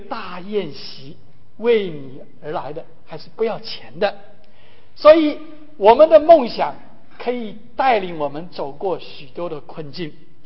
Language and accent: Chinese; Kaohsiung, Taiwan; 我哥哥我岳母他们住在台北，但是我的老家住在高雄，所以我就转往高雄